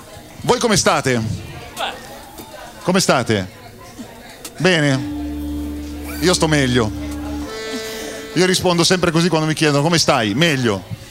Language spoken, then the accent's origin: Italian; Milan, Lombardy, Italy; Io sono milanese doc.